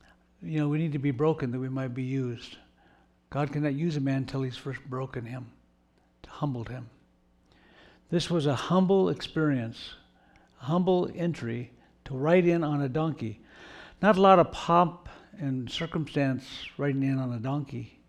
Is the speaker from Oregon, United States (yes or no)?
yes; Oregon, United States; I grew up in Oregon, and my foster family that I lived with for 7 years had 80 acres.